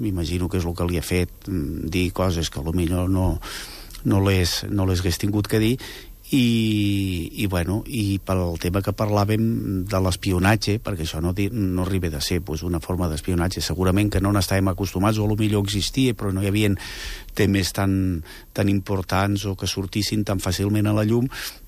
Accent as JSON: {"language": "Catalan", "country": "Andorra", "said": "com a andorrans no ho podem deixar passar"}